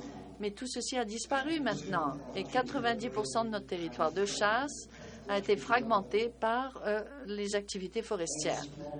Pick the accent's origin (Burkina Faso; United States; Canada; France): Canada; Quebec; mon vrai pays, c'est la forêt boréale qui est le long de la rivière Broadback. C'est là que je suis né. C'est de là que je viens.